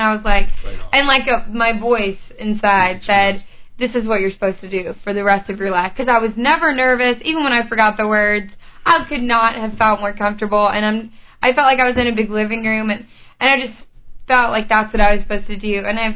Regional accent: Savannah, United States; But I've lived in Memphis. I grew up in Savannah. I've lived in Brownsville. I've lived all over.

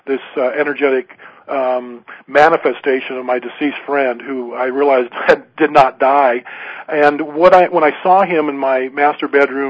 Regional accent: Seattle, Washington, United States; to my hometown area of the Seattle area with the Navy.

